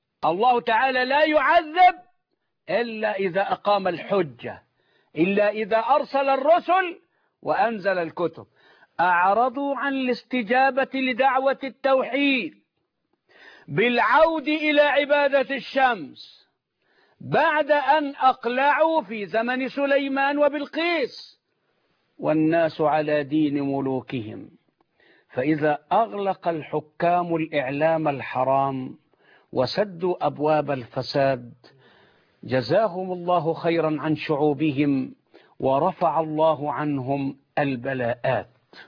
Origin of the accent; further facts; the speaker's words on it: Dakahlia, Egypt; أنا ما زلت أذكر في قريتنا 100 عنتر ولا يفصلها عن المنصورة إلا نهر النيل، وإحنا تلامذة صغيرين